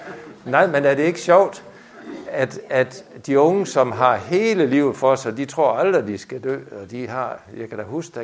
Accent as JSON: {"language": "Danish", "town": "Svendstrup", "region": "North Denmark Region", "country": "Denmark", "said": "Jeg er jo ikke vestjyde. Det turde fremgå, jeg er nordjyde. Og så kom jeg til... Jeg kom sådan set ikke til Aalborg, før jeg var 5-6 år gammel. Og jeg kom ikke til København, før jeg var 15."}